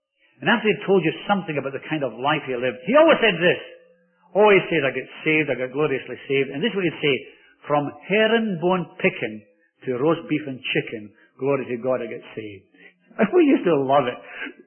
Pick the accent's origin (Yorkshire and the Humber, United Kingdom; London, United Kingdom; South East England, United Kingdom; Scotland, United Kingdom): Scotland, United Kingdom; Glasgow; I was brought up in Glasgow. In Scotland, of course, you wouldn't have known that, would you? But I was brought up in Scotland